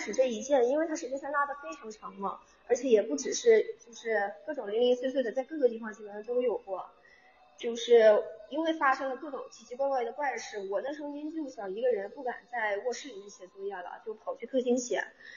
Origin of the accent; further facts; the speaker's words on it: Hainan, China; 是的，是的，我是海南的。